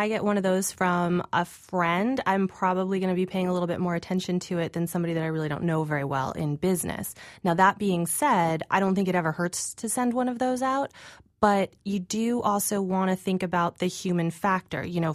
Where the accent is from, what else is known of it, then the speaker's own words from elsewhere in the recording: Burlington, Vermont, United States; I'm from Burlington, Vermont, and I love doing that.